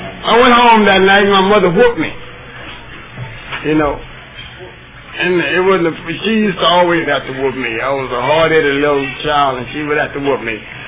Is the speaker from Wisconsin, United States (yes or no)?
no; Galveston, Texas, United States; I was born and raised in Texas, Galveston. And that might be 95% of the problem.